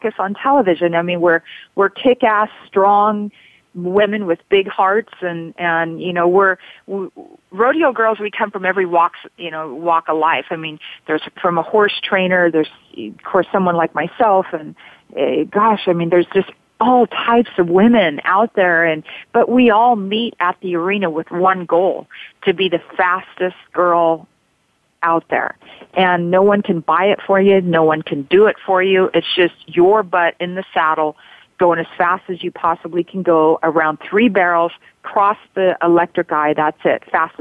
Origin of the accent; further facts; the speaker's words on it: Oregon, United States; Well, I grew up in Oregon in a small town, typical small town girl, and wanted to get the hell out of that town.